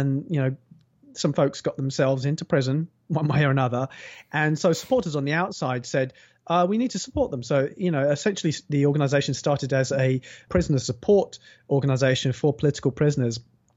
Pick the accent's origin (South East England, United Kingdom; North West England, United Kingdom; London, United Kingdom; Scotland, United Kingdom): South East England, United Kingdom; Basingstoke; I'm not entirely white, and I was brought up in Basingstoke, as we just found out. Luckily, we just found that out, which is, at least when I was growing up, was a relatively white town.